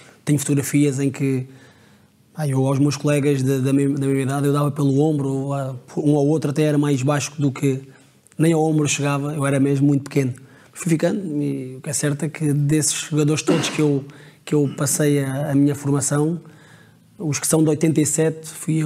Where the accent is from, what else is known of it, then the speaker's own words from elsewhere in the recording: Lisbon, Portugal; eu nasci e cresci num bairro típico lisboeta, em Campo de Ourique, Rua dos Sete Moinhos.